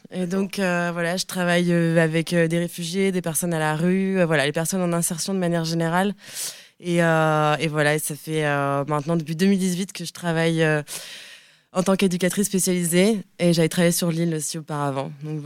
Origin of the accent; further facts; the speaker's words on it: Rennes, Brittany, France; Moi, mon père a une maison depuis 30 ans ici et donc je suis de Rennes sinon et donc je venais pendant les vacances scolaires, etc. Et mon père habite ici depuis 10 ans.